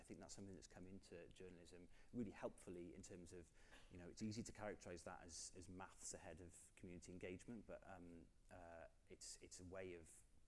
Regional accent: Wales, United Kingdom; for me as a Welshman

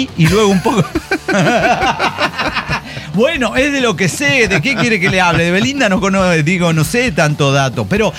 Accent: Monterrey, Nuevo León, Mexico; Como Regio Montana, ella, y como Regio Montano yo, obligatoriamente tuve que conocer

